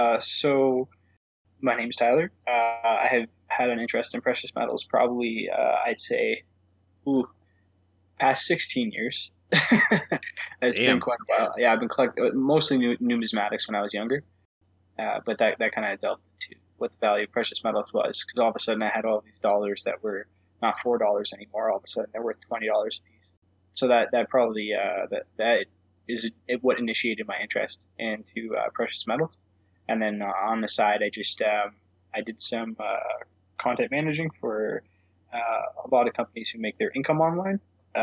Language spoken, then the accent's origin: English; Ontario, Canada; So I'm born and raised in Ontario, Northern Ontario.